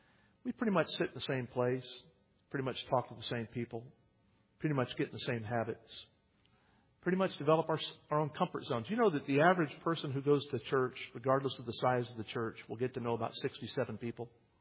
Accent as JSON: {"language": "English", "region": "West Virginia", "country": "United States", "said": "I am from West Virginia."}